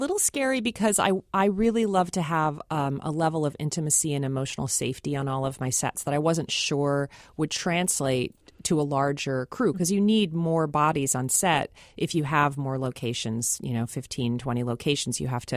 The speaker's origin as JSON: {"language": "English", "town": "Seattle", "region": "Washington", "country": "United States", "tie": "born or raised there", "said": "having been raised as a Seattleite, growing up in Seattle and seeing films like Say Anything and Sleepless in Seattle that get the geography wrong"}